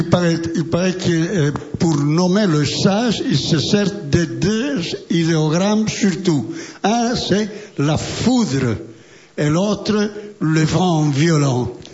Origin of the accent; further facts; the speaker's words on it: Spain; je suis espagnol, je suis franco-espagnol universel.